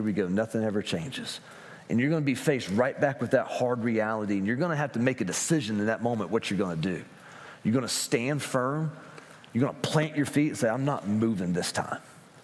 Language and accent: English; Columbus, Georgia, United States; I'm from Columbus, Georgia.